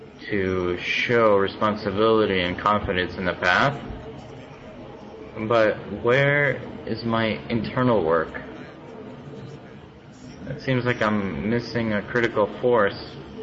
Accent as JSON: {"language": "English", "region": "Moscow", "country": "Russia", "said": "from Moscow."}